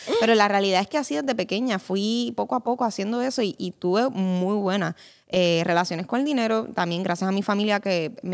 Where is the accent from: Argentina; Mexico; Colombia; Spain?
Spain; yo por lo menos vengo de una, me crié en España